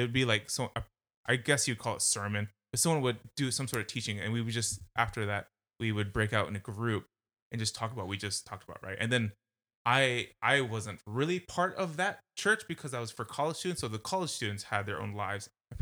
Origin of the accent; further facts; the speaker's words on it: Philippines; because I grew up in the Philippines.